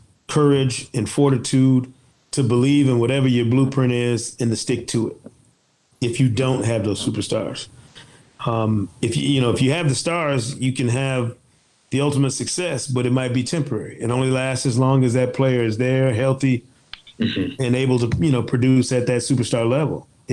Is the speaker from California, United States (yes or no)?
no; Michigan, United States; I'm from Michigan, so my Ohio cousins who are Ohio State grads and everything, which is sickening to me, by the way.